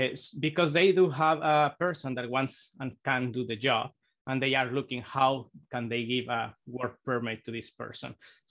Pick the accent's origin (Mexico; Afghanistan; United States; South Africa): Mexico; moved away as an adult; now in Canada; I was raised in Mexico. I came to Canada in 2012 with my family, right, with my wife back then.